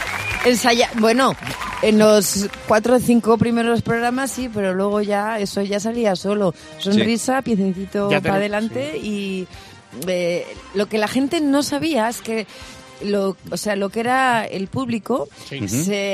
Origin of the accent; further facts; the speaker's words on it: Asturias, Spain; moved away as an adult; después de dejar Asturias, mi tierra natal, con 18 años